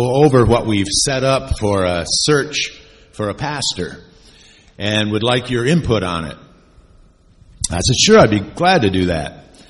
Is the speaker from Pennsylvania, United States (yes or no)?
no; Battle Creek, Michigan, United States; also born or lived in Washington State; I grew up in Michigan, Battle Creek, city in Michigan, went to Battle Creek Bible Church. And then from there, I ended up eventually in the ministry in out west. I was in Washington State.